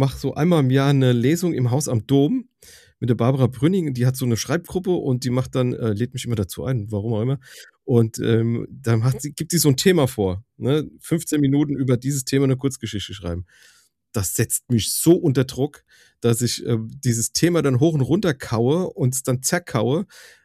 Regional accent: Hesse, Germany; ich habe mich da sofort wieder gesehen als Hesse.

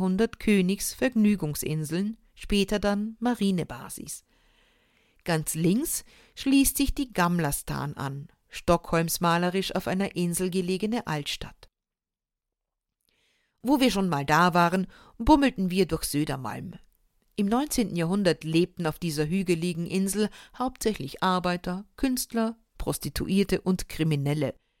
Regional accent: Austria; bei uns in Österreich

